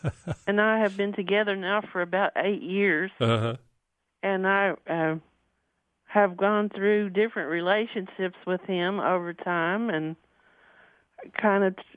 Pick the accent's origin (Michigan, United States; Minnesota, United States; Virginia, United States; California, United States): Virginia, United States; accent: Southern; now in Ohio, United States; Well, I grew up in Lee County, Virginia, which is in the mountains. It's as far from Northern Virginia, Alexandria area as you can get and still be in Virginia.